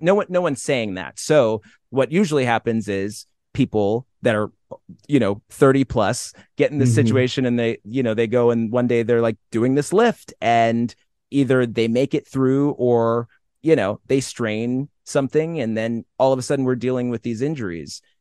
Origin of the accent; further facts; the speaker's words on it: Watertown, New York, United States; born there; I was born in Watertown, New York, and I was born there because my mom was involved in the Army Reserves, and there's a base up there, Fort Drum.